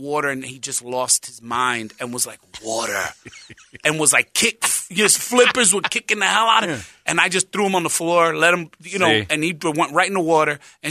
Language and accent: English; Bronx, New York, United States; And I'm like, I'm from the Bronx.